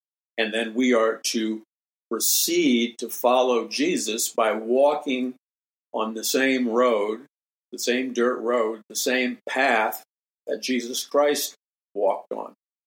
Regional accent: New York City, New York, United States; Growing up in New York City, I mean, you would walk out from, you'd walk out of a large building.

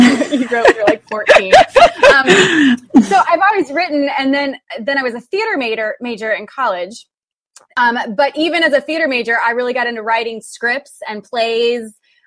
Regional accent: Ohio, United States; also born or lived in Kentucky; I was born in Kentucky. And then when I was six, we moved to Northeastern Ohio, right outside of Cleveland.

